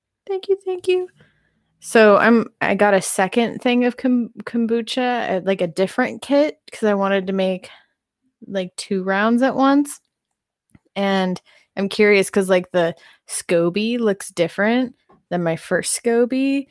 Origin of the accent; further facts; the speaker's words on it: Seattle, Washington, United States; I'm from Seattle where it rains a lot.